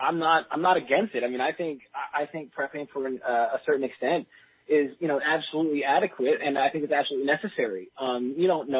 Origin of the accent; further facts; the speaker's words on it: Montana, United States; I'm from Montana.